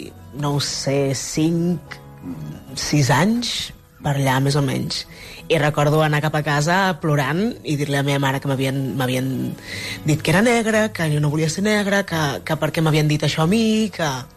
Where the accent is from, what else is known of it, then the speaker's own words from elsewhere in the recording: Els Hostalets de Balenyà, Catalonia, Spain; jo sóc dels Hostalets de Balanyà i allà la veritat és que érem molt poques famílies.